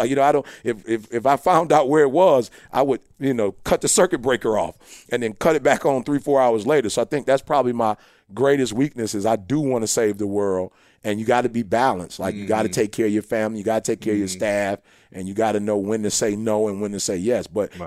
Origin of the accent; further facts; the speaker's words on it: Chicago, Illinois, United States; We're originally from Chicago.